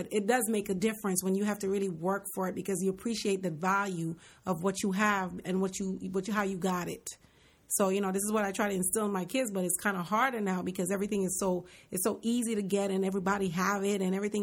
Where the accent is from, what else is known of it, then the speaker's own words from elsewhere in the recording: Jamaica; now in United States; Well, growing up in Jamaica, I was the youngest with my other sister.